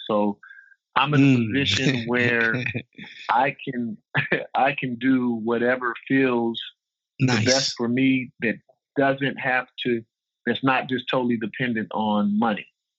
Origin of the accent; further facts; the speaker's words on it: West Coast, United States; On top of, I grew up on the West Coast, right? So I hated the Celtics growing up.